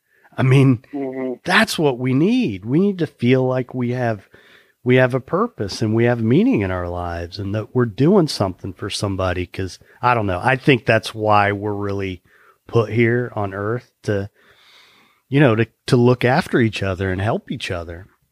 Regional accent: Midwest, United States; work ethic was a big thing in the home where I grew up, and I'm a Midwesterner.

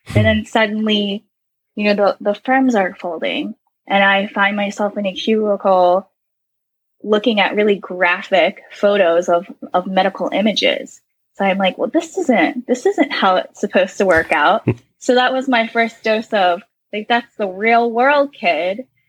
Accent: Baltimore, Maryland, United States; So I grew up in Baltimore, Maryland.

